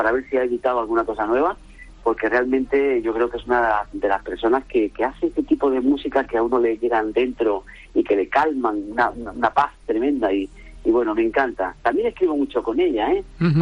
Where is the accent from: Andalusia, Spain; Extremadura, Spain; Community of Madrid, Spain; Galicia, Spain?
Andalusia, Spain; Málaga; also born or lived in China / United States; me surge la posibilidad de volverme a Málaga, a mi tierra. Venirme a esto del transporte en la ciudad de Málaga.